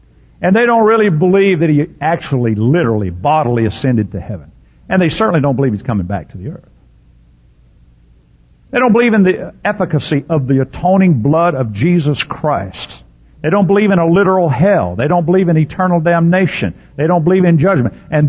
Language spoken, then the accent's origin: English; United States; I'm an American, and I'm glad I'm an American.